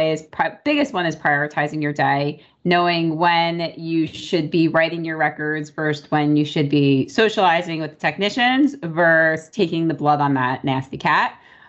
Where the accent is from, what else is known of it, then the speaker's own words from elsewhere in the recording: New Jersey, United States; now in Florida, United States; I'm from Jersey, Woo! As we already established. Woo! But I went to Ross University. So I graduated in 2011. I went back to New Jersey for a few years, made a little bit of a trip out to Colorado, and eventually landed in Florida